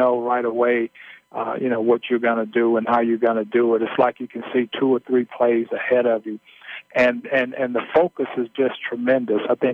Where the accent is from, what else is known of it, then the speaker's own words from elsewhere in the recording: Mississippi, United States; When I was growing up in Mississippi, my high school coach, to get me in the habit of always shooting a jump shot with a high arc